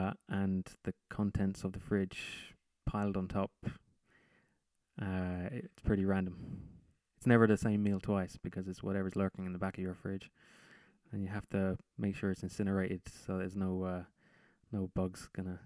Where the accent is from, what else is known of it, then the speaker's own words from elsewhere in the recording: London, United Kingdom; also born or lived in Dublin; now in Edinburgh, United Kingdom; I grew up in London, but I lived in Dublin for many years. I've traveled around a bit and now find myself in Edinburgh.